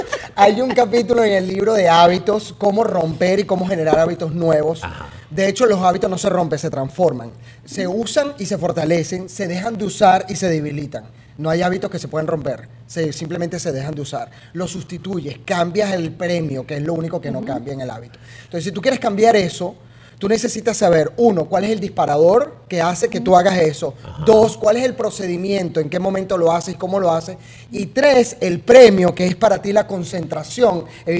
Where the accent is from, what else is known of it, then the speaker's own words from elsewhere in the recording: Venezuela; Eso es lo más importante que tiene uno que aprender como venezolano.